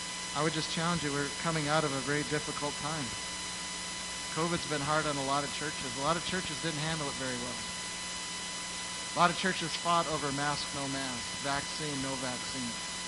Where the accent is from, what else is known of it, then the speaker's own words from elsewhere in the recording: Minnesota, United States; I'm from Minnesota. My wife's from Wisconsin. I'm a Minnesota Viking fan.